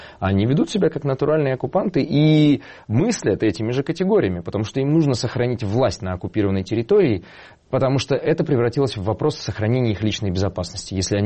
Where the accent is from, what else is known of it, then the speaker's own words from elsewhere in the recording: Dushanbe, Tajikistan; я родился уже вот в Душанбе. Да, потом произошел распад Советского Союза, мы еще какое-то время там пожили